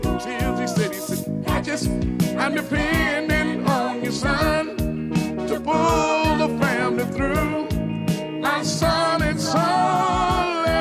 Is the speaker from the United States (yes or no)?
yes; Alabama, United States; I was born and raised in Alabama on a farm way back up in the woods.